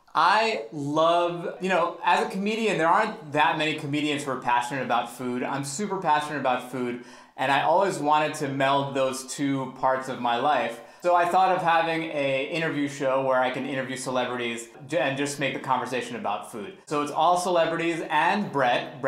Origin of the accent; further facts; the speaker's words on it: Great Neck, New York, United States; I grew up in Great Neck. Okay, I grew up in Long Island.